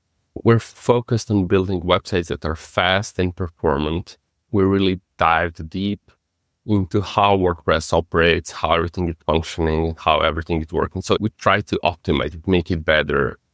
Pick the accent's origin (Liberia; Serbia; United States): Serbia; I come from Serbia